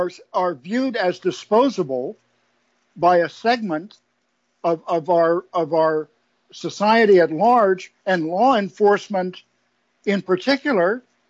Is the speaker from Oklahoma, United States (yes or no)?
no; Alexandria, Virginia, United States; There was a place in Alexandria, Virginia, my hometown, where you could look, George Washington Masonic Temple, up on a hill, highest spot in Alexandria, I believe.